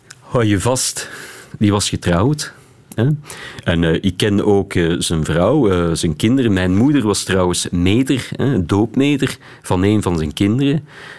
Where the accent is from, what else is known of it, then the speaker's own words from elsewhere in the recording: Beersel, Flemish Brabant, Belgium; want ik ben opgegroeid in Beersel, hè. Een beetje hoger dan het kasteel van Beersel.